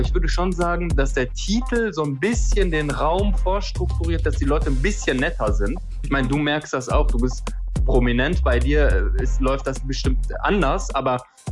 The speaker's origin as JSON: {"language": "German", "town": "Cologne", "region": "North Rhine-Westphalia", "country": "Germany", "said": "Ich komme aus Köln."}